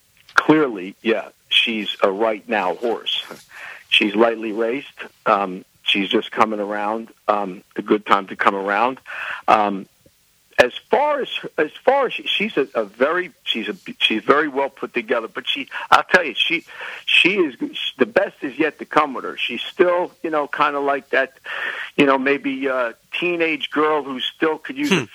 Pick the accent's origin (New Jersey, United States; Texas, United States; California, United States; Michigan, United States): New Jersey, United States; Newark; I come from, I'll be quite transparent, I come from Newark, New Jersey.